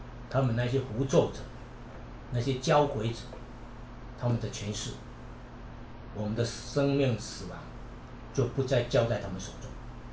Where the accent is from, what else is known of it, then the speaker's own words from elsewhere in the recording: China; 而这个易经影响了我们中国人的非常大的深远的这个影响。